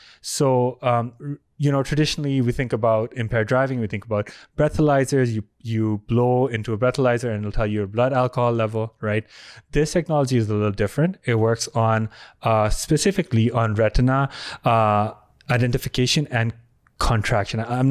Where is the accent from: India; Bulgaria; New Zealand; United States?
India; moved away; where I'm originally from, India, human trafficking is a huge deal there as well.